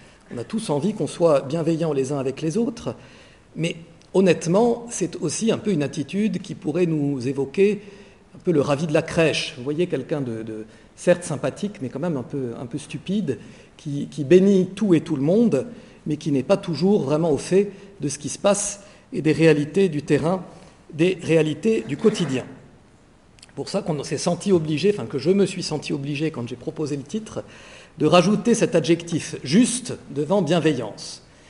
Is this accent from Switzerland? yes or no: no; Grand Est, France; Je suis français, même si mon nom est plutôt à consonance germanique. Et je viens donc d'Alsace, je suis religieux dominicain de la province de France